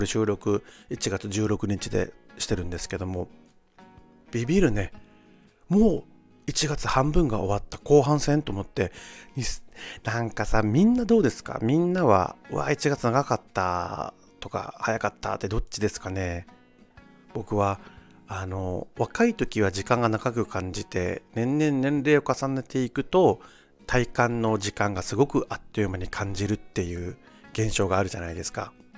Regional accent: Okinawa, Japan; born there; now in Tokyo, Japan; 沖縄生まれ東京在住おじさん

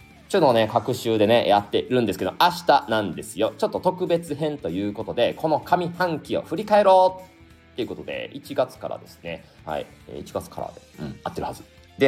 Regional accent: Kyoto, Japan; まあ、京都人ですからね

